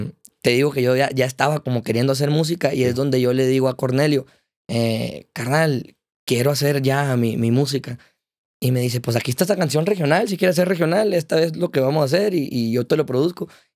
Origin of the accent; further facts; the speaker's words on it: Ciudad Obregón, Sonora, Mexico; yo crecí, la neta, hermano, en Obregón. En una colonia que se llama Villa Bonita.